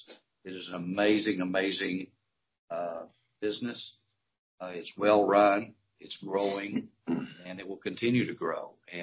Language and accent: English; Texas, United States; As y'all know, I grew up in West Texas in the Permian Basin.